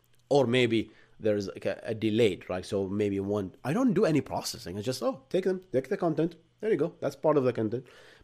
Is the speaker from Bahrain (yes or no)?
yes; Bahrain; accent: Arab; English is a second language; I am originally from Bahrain. So I have a thick Arab accent.